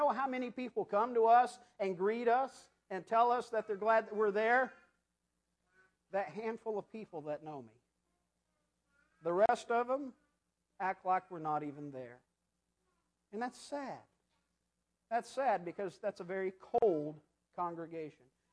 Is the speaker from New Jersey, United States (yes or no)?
no; Arkansas, United States; There's a congregation back home close to where I grew up in Arkansas